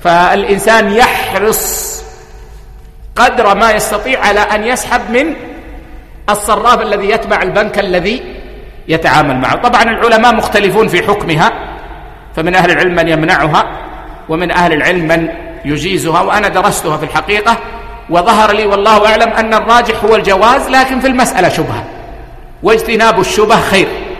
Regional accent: Saudi Arabia; يعني عندنا في السعودية المبلغ لا يحسم من حساب العميل

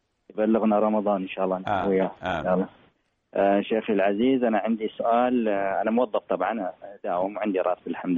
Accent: Yemen; now in Sharjah, United Arab Emirates; طبعا أنا من اليمن بس موظفيني في الشارقة

